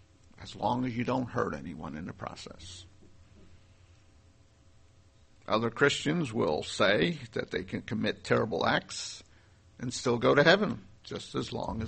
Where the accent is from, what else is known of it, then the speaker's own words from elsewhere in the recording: New Jersey, United States; I'm originally from New Jersey, and of course, in the New York newspapers, there were always stories about the mafia when I was back there growing up.